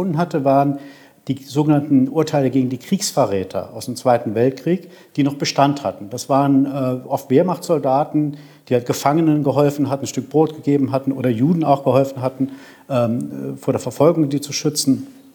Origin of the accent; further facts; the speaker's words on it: Saarbrücken, Saarland, Germany; ich bin aus Saarbrücker sogar